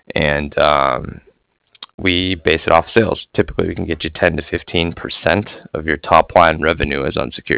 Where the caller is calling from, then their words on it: Cardiff, Wales, United Kingdom; I was calling from Cardiff